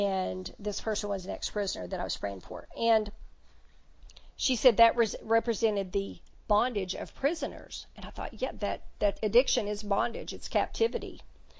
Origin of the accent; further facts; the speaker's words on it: Texas, United States; Now, I'm a Texan, so we know what armadillos look like.